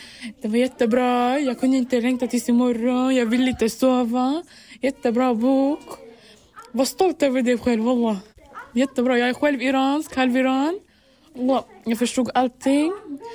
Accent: Iran; Jag är själv iranier.

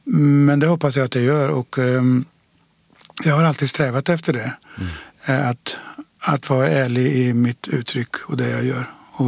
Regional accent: Degerfors, Örebro County, Sweden; För jag spelar fotboll som alla andra hemma i Degerfors.

